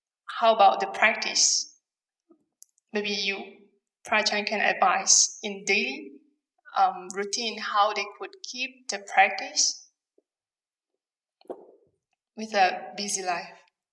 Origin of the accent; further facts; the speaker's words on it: Malaysia; I'm from Malaysia. I'm an MA first year student here in SSBU.